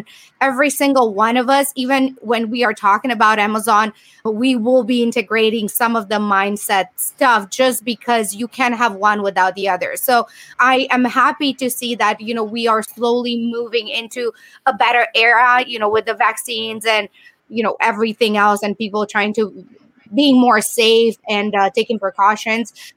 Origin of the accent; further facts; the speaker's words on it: Romania; English is a second language; moved away as an adult; now in United States; I am from Romania. I came to US with, you know, $100 in my pocket, basically no money, no English.